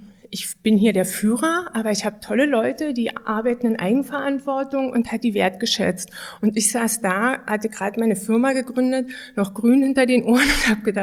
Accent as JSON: {"language": "German", "region": "Lusatia", "country": "Germany", "tie": "born there", "said": "ich bin ja in der Lausitz geboren und ich bin zweimal, ich sag's mal, abgebaggert worden. Einmal also in der Pubertät, da in der ist der Ort weggebaggert worden, in dem ich geboren wurde."}